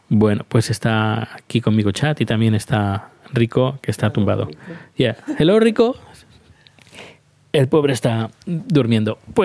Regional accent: Spain; now in Sweden; yo soy español y vivo en Suecia y ahora estoy de turismo aquí.

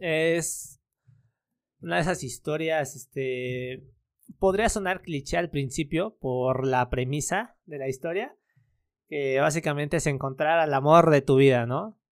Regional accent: Mexico; yo como soy mexicano

